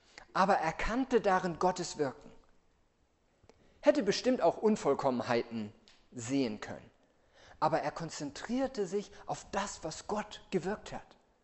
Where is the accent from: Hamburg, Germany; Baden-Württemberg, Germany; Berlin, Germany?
Hamburg, Germany; ich komme selber aus Hamburg, auch eine Großstadt.